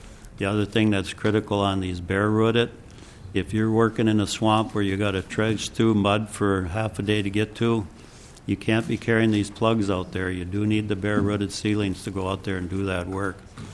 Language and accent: English; Minnesota, United States; Mr. Chair, I'm … from Carlton County.